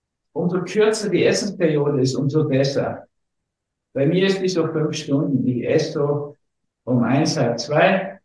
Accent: Berlin, Germany; born there; ich bin in Berlin geboren

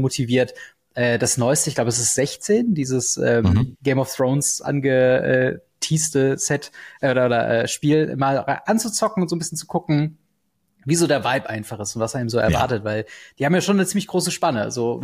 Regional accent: Siegen, North Rhine-Westphalia, Germany; also ich komme aus Siegen, für die Leute, die es noch nicht kennen, bei NRW, so eine kleinere Stadt.

